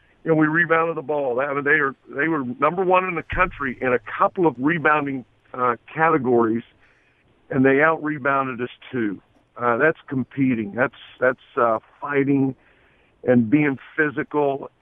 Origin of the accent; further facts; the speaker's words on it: Virginia, United States; I grew up in Southwest Virginia, and we were all humongous North Carolina fans.